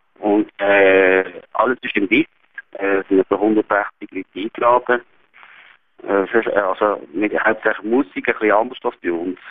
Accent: Switzerland; weil vielleicht bei uns in der Schweiz vor 50 Jahren.

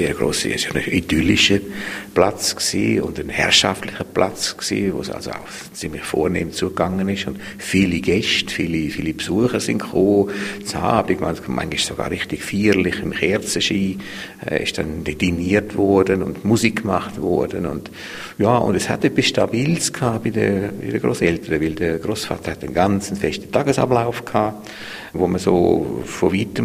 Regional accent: California, United States; Also meine Kindheit in Kalifornien ist ja so ein bisschen zweigeteilt, ein bisschen zerrissen gewesen.

